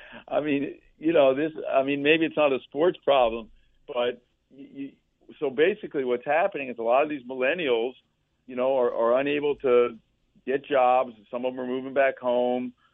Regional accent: Miami, Florida, United States; I grew up in Miami in kind of a plighted area.

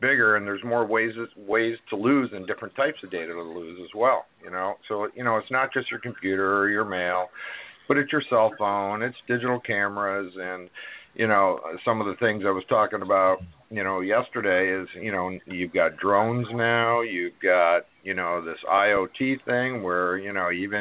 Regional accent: Canada; now in United States; I left Canada. I'm originally from Canada, so I left Canada and came down here to the U.S.

